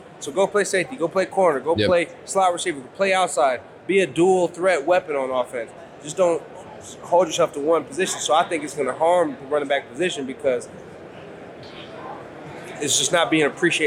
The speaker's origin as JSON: {"language": "English", "region": "Michigan", "country": "United States", "said": "So I'm from Michigan."}